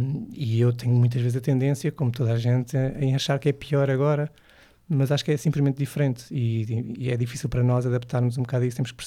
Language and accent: Portuguese; Loures, Lisbon, Portugal; porque havia um movimento muito forte em Loures, de onde eu venho.